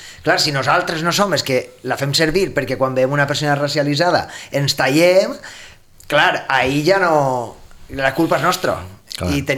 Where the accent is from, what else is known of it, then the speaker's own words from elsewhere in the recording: Colombia; Catalan is a second language; moved away as an adult; now in Spain; Soc de Colòmbia, fa 10 mesos que estic ací i estic fent una excursió per practicar valencià.